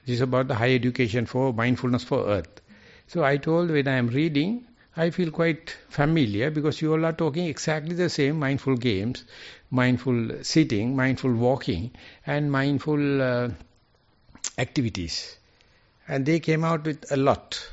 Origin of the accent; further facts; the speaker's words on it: Sri Lanka; English is a second language; And I feel I am very sorry. I am coming from Sri Lanka.